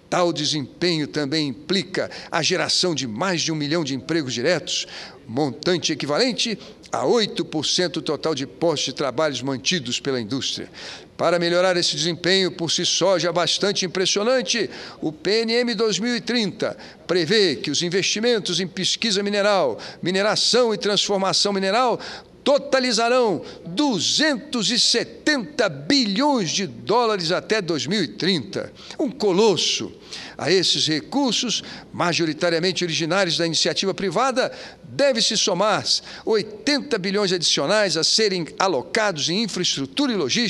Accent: Rio de Janeiro, Brazil; lá da minha terra do Rio de Janeiro

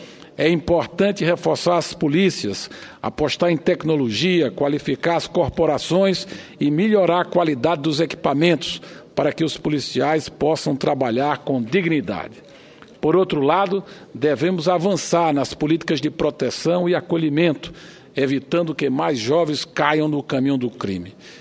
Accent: Pernambuco, Brazil; Trago aqui o exemplo concreto de Pernambuco, o estado de onde venho.

